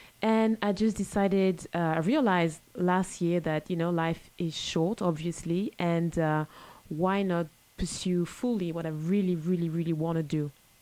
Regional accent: Australia; moved away as an adult; now in Los Angeles, United States; Yes, I'm fresh from Australia. I just moved 4 months ago.

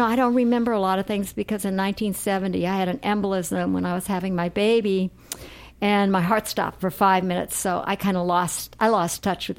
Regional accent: Sioux City, Iowa, United States; born there; I was born in Sioux City, Iowa, and I was born to really, really poor people.

